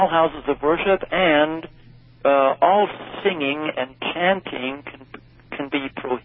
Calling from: Albuquerque, New Mexico, United States; I'm listening from Albuquerque, New Mexico.

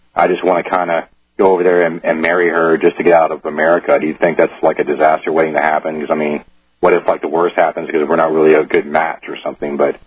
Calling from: Louisiana, United States; I'm actually calling from Louisiana.

